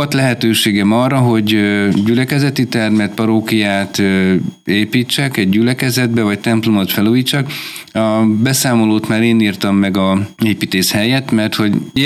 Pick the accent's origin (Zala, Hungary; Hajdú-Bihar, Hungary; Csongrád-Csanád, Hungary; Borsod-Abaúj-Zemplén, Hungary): Borsod-Abaúj-Zemplén, Hungary; Tokaj; Ha megkérdezik, akkor én mindig is azt mondom, hogy én tokai vagyok.